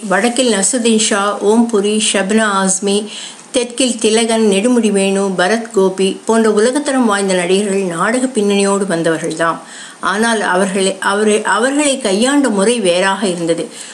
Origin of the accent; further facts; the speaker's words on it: Chengalpattu, Tamil Nadu, India; நான் ஒரு சாதாரண நடுத்தர வர்க்க குடும்பத்தில் பிறந்தவன். செங்கல்பட்டில் வளர்ந்தேன். தாம்பரத்தில் பியூசி படித்தேன்.